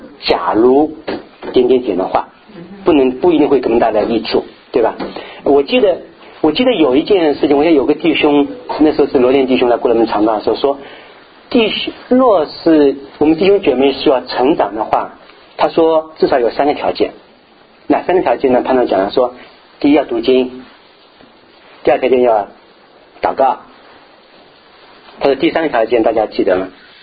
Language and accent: Chinese; Zhejiang, China; 我是浙江的，江浙地区的